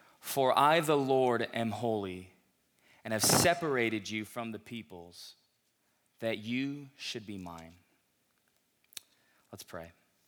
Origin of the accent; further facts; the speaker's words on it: Los Angeles, California, United States; I'm from Los Angeles, and I just moved up here about a week and a half ago